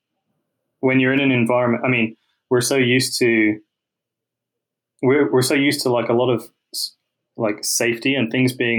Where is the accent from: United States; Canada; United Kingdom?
United Kingdom; South East England; I was actually reluctant to go back to Southampton because it's 16 miles from my hometown.